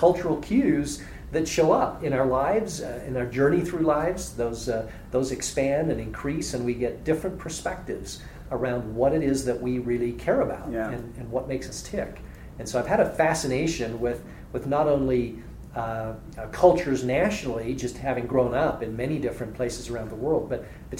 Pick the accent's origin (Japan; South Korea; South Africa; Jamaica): South Africa; Cape Town, Western Cape; also born or lived in England; now in United States; I was born in England, grew up in Cape Town, South Africa, and then immigrated to the United States